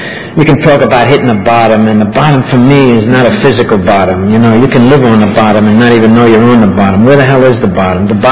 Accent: New York, United States; like when I was growing up in New York, I had, well, they might have been illegal aspirations, but they were aspirations anyway.

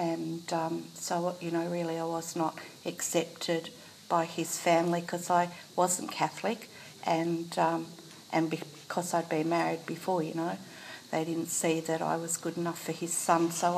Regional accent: Albury, New South Wales, Australia; I'm from Albury, so not very far away from Canberra.

